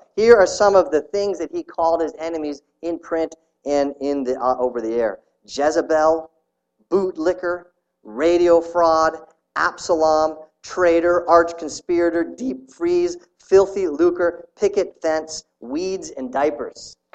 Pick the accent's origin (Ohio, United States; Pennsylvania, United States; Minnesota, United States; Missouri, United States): Ohio, United States; Canton; This is run by the Canton Baptist Temple, which is essentially my hometown.